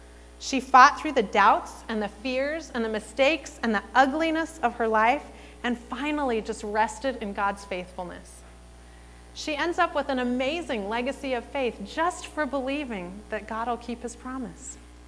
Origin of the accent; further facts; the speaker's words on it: Federal Way, Washington, United States; I did not grow up in Ur of the Chaldees. I grew up in Federal Way. It was a healthy and secure kind of environment.